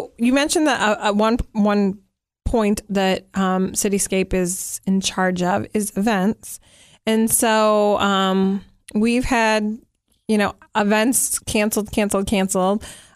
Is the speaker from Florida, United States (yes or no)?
no; Detroit, Michigan, United States; And I grew up in Metro Detroit, so this is nothing.